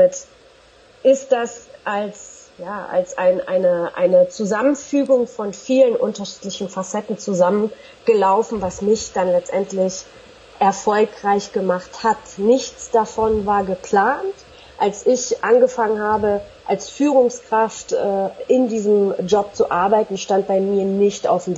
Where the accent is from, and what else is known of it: Berlin, Germany; born or raised there